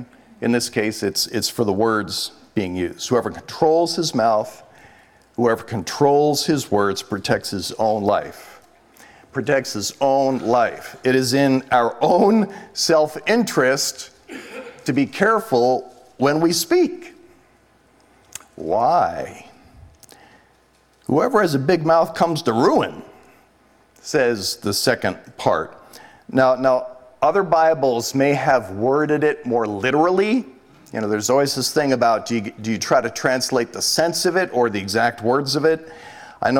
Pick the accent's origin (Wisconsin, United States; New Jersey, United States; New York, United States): New Jersey, United States; I remember this time when I was growing up in New Jersey, and I went along with my dad.